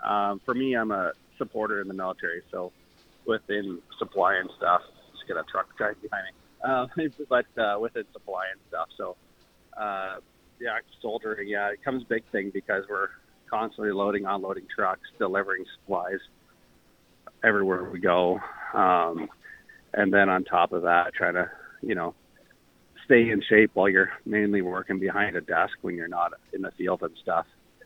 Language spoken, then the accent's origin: English; Newfoundland and Labrador, Canada; growing up in Newfoundland, I started skiing down there